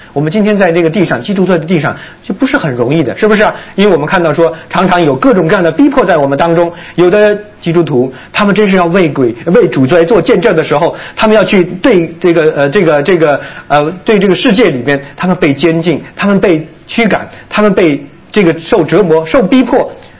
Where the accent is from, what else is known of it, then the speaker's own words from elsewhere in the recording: China; 这个猪在我们中国人的传统里面哈，这个是一个好东西。